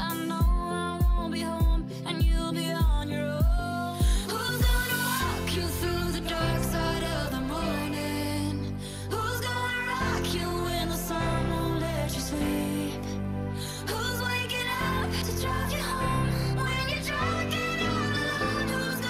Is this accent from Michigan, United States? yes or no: no; Seattle, Washington, United States; I'm going to go with my hometown Seahawks.